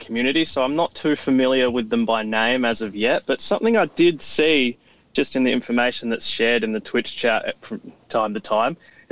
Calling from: Melbourne, Victoria, Australia; I'd just like to say I'm listening from Melbourne, Australia, and I'm loving the whole streaming community

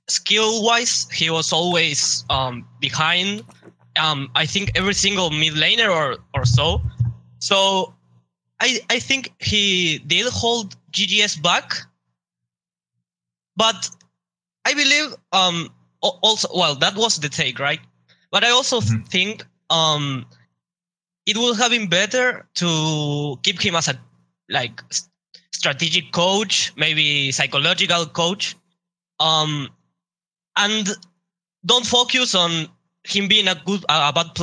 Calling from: Montevideo, Uruguay; I'm calling from Montevideo, Uruguay.

